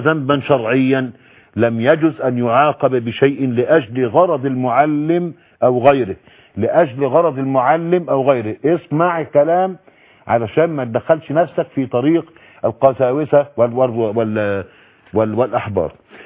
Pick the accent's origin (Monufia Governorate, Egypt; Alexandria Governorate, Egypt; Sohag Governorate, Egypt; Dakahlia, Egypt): Monufia Governorate, Egypt; Shibin El Kom; born there; فمرة دعيت الى بلدي مسقط رأسي. أنا ولدت هناك في شبين الكوم.